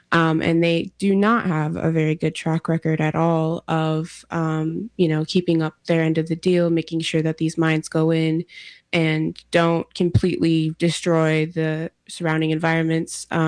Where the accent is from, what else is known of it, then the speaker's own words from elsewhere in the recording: South Dakota, United States; I am Sichangu Lakota from the Rosebud Sioux Nation, as well as a descendant of the White Earth Nation.